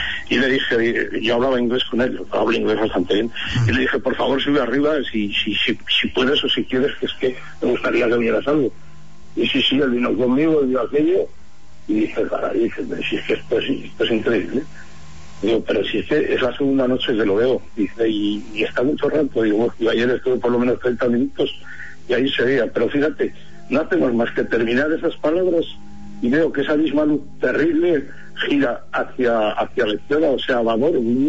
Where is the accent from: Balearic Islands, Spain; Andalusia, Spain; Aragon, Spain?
Aragon, Spain; Zaragoza; fíjate, yo soy de Zaragoza, entonces no tengo ningún, como te diría yo, ningún antepasado marino, ni tengo vida anterior marinera, porque claro, yo soy de tierra adentro.